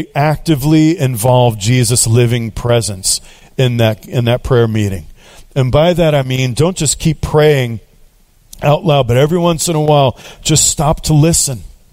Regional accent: New York City, New York, United States; I thought, I grew up in New York City. I had my sin thing. I've always ministered to inner city kids.

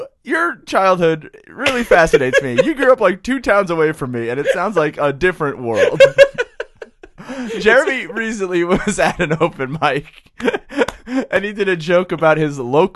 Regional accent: New York, United States; being Italian was – that's the weird thing is like growing up on Long Island, like I didn't – my town had none of the stereotypes. We didn't play lacrosse.

